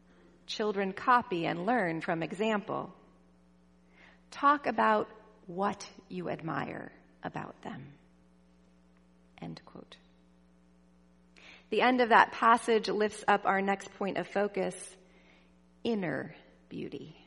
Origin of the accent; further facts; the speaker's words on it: Los Angeles, California, United States; Maybe it was because I was young, or maybe it was because I grew up in Los Angeles, land of the entertainment industry. As I moved away and grew older